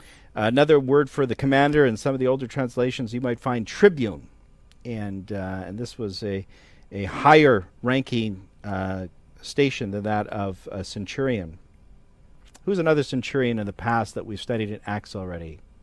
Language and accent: English; Canada; moved away as an adult; now in Sacramento, United States; I'm actually not born and raised in the USA. I was born and raised in Canada.